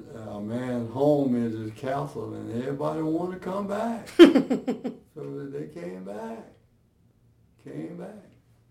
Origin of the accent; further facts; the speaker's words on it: Princeville, North Carolina, United States; born there; I was born in Princeville, 1919